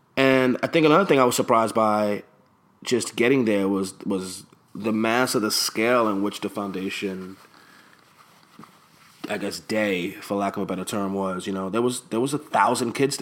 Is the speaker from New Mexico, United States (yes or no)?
no; New York, United States; You know, I'm born and raised in New York.